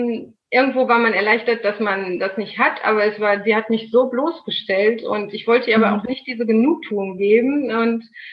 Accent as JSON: {"language": "German", "town": "Soest", "region": "North Rhine-Westphalia", "country": "Germany", "said": "genau 39 Jahre, komme aus NRW. Das Örtchen in der Nähe heißt Soest. Ich weiß nicht, in der Nähe von Dortmund, ob das jemand kennt."}